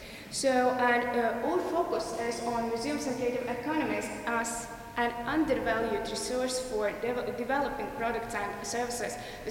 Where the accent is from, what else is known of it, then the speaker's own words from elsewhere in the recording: Latvia; I'm from Latvia